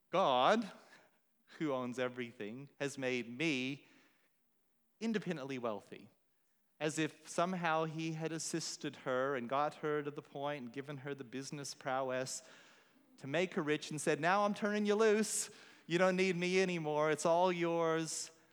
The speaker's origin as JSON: {"language": "English", "country": "United States", "tie": "born or raised there", "said": "I think maybe because I grew up in the States, there's kind of an Americanism"}